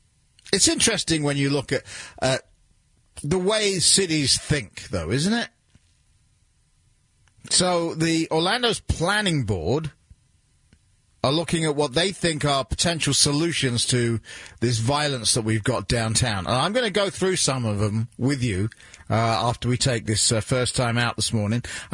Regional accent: London, United Kingdom; You know, I grew up in London, and I can tell you, nightly when I was growing up

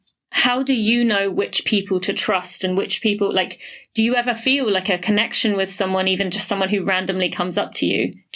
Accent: England, United Kingdom; growing up in England

